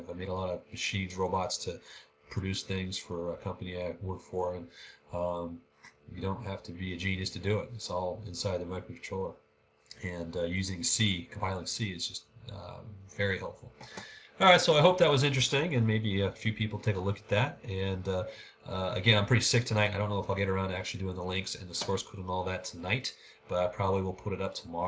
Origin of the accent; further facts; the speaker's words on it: Oakland, California, United States; I was born and raised in Oakland. Went to San Francisco and went to the Nature Company there, this little store